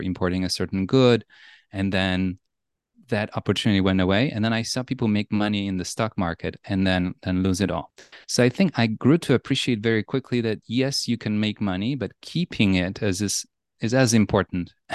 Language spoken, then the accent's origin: English; Poland; Well, I grew up in Poland. That's where I was born.